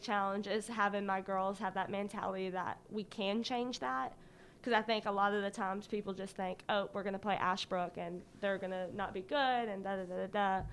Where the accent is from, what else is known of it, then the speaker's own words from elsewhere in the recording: North Carolina, United States; Okay, well, I'm from Gaston County.